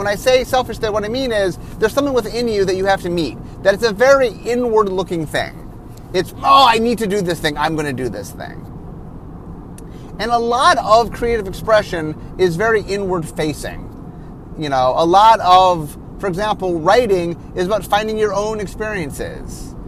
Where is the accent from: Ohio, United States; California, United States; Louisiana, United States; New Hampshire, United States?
Ohio, United States; Cleveland; I grew up in Cleveland, and Cleveland has a playhouse called the Cleveland Playhouse